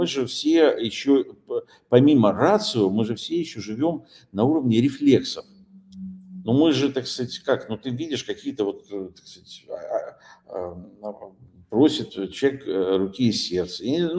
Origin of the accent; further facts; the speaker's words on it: Lviv, Lviv Oblast, Ukraine; ни оповещения о том, кого будут сегодня хоронить в моем родном городе Львове.